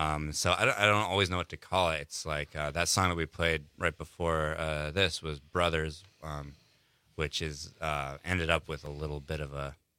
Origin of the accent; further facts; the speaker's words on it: Cortez, Colorado, United States; I grew up. I'm from Colorado. I grew up in Cortez, Colorado. Cortez, moved out here for school.